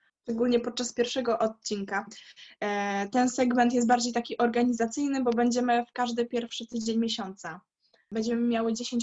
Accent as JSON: {"language": "Polish", "town": "Gdańsk", "region": "Pomeranian Voivodeship", "country": "Poland", "said": "a ja jestem z Gdańska."}